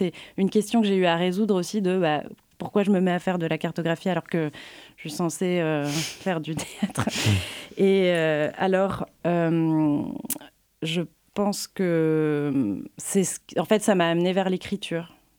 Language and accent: French; Toulouse, Occitanie, France; moved away as an adult; also born or lived in Bordeaux / Paris; now in Brittany, France; Eh bien, d'origine, je suis toulousaine.